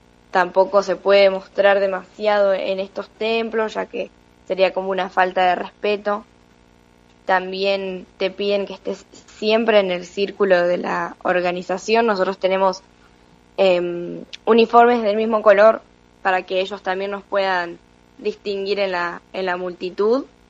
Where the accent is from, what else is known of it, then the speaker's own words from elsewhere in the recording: Luján, Buenos Aires Province, Argentina; Soy lujanense